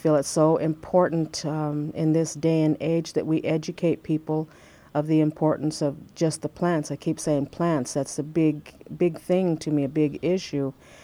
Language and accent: English; California, United States; I'm from the Miwok tribe, Northern Sierra Miwok, born and raised in Calaveras County.